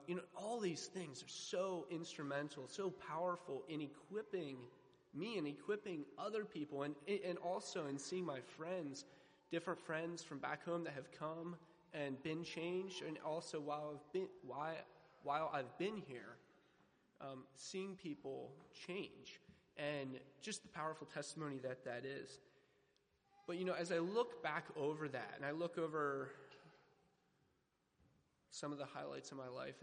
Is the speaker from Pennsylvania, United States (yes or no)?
yes; Pennsylvania, United States; I'm from Pennsylvania.